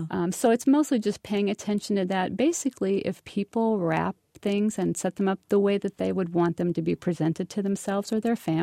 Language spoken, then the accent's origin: English; Illinois, United States; also born or lived in Moab, Utah; Right now, I'm working on my hometown in southern Illinois because there's a big need there as well.